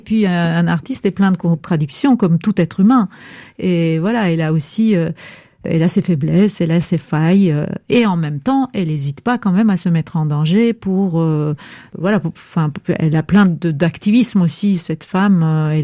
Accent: Turkey; c'est vraiment mon pays d'origine que j'aime infiniment, mais c'est vrai que l'ancienne Turquie est en train de mourir.

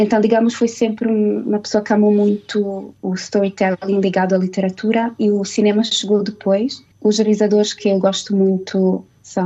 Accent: Italian Switzerland, Switzerland; Comecei a filmar na Suíça, porque é onde eu cresci e onde fiz a minha primeira formação

